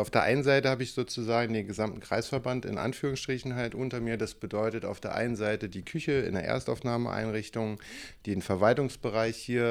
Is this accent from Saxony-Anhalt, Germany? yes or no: no; Berlin, Germany; Ich komme ursprünglich aus Berlin, bin in Berlin-Lichtenberg geboren. Meine Eltern sind irgendwann in Speckgürtel von Berlin gezogen